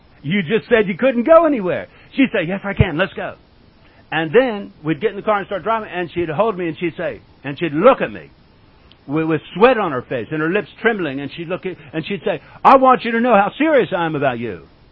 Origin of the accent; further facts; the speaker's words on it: United States; I'm an American.